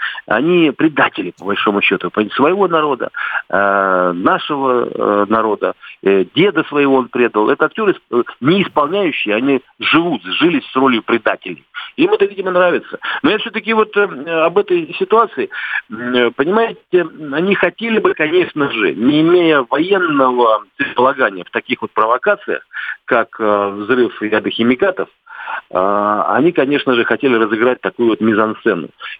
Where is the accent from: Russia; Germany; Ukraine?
Ukraine; Но самое-то интересное, что я сам с Украины. Я там родился и вырастал.